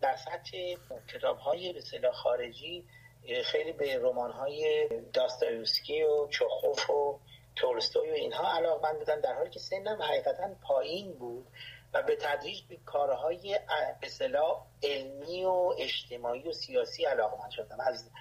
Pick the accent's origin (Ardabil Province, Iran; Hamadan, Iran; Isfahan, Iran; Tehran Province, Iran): Tehran Province, Iran; Tehran; اگر بخوام به میلادی بگم 9 سپتامبر 1960. من متولد تهران هستم، بزرگ شده منطقه مختاری شاپور، به اصطلاح بچه شاپور هستم